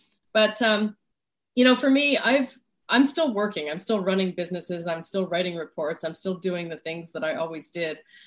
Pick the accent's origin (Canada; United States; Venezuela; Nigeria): Canada; So being Canadian, I'm, you know, sort of naturally modest